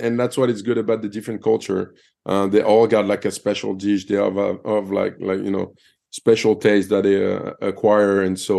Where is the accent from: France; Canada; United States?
France; Bordeaux, Nouvelle-Aquitaine; I don't know if it's because I grew up in Bordeaux